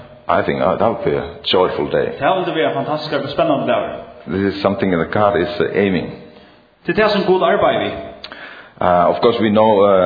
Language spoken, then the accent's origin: English; Finland; I come from Finland, many believers think that's it.